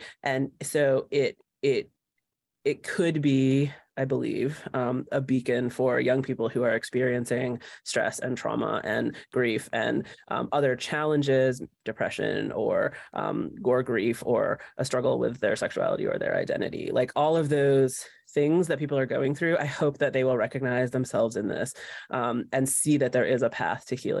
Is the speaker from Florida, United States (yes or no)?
no; Indiana, United States; from the community that I grew up in Indiana.